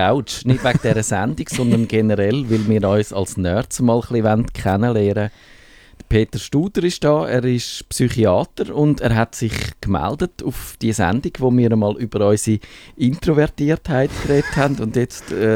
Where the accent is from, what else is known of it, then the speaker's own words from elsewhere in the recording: Zurich, Switzerland; woher ich komme, aus dem Zürcher Wieland, wo die sexuelle Revolution, glaube ich, ausgeblieben ist